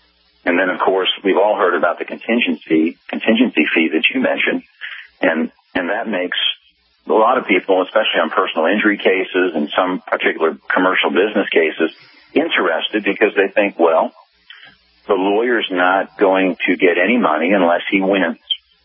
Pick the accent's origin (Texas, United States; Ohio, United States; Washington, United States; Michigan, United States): Texas, United States; Dallas; I'm from Dallas, and I know Dallas is a particularly very good local bar association